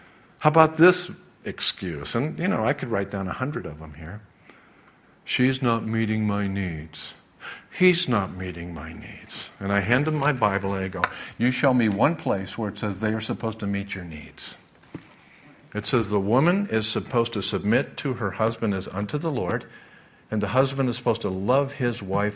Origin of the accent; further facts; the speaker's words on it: Missouri, United States; I'm from Missouri, the show me state.